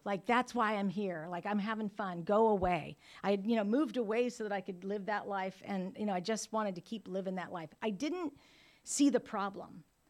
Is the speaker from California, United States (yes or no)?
yes; California, United States; Like, I grew up in the Santa Cruz Mountains of California, so we would go down to Santa Cruz and go to beach parties and keggers and all kinds of stuff